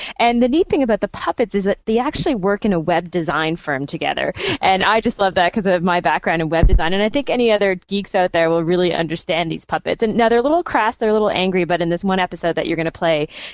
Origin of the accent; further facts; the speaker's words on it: Toronto, Ontario, Canada; from Toronto.